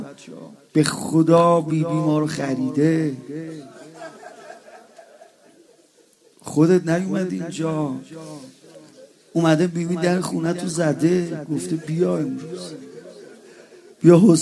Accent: Iran; born there; ما اصلا تو ایران به دنیا اومدیم توی یه جایی به دنیا اومدیم همه محب به ابی عبدالله همه محب به امیرالمومنین

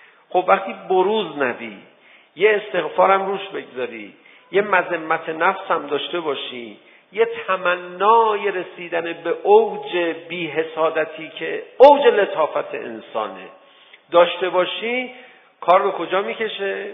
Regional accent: Tehran, Tehran Province, Iran; ما بچگیمون یادمونه دیگه، تو تهران سرچشمه بودیم، بعد محله های دیگه تهران بودیم

